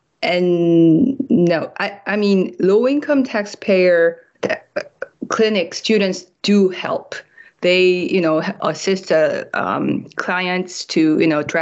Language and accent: English; South Korea; English is a second language; now in United States; I am originally from South Korea, and then I moved to U.S. in 2018.